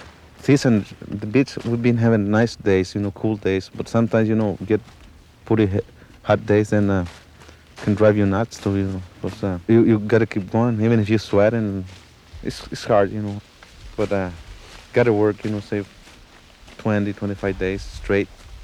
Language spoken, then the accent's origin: English; Crystal City, Texas, United States; now in Glendon, United States; I come from Crystal City, Texas, and I'm here in Glendon, Minnesota